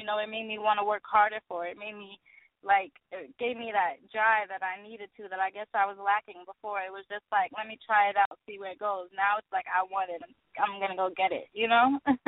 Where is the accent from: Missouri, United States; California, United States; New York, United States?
New York, United States; I mean, you know, like I said, I grew up in New York, so it was very adventurous. Like, you know, riding the subway was an experience.